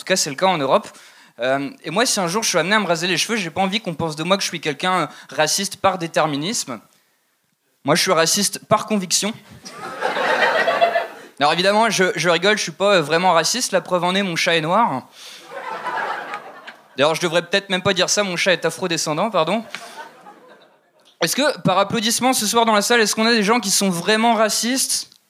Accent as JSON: {"language": "French", "country": "France", "said": "je suis Français..."}